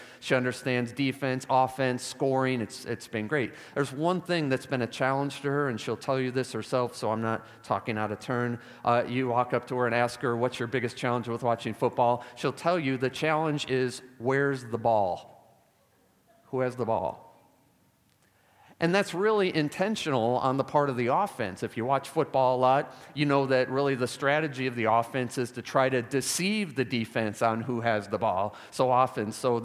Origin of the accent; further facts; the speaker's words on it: Chicago, Illinois, United States; My teams, I'm from Chicago, born and raised, so we follow our Chicago teams.